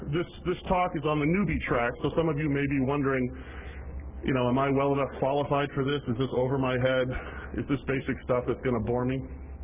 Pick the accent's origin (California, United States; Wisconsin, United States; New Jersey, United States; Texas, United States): New Jersey, United States; I grew up in New Jersey. It's okay to just shout out, yo, at the top of your lungs.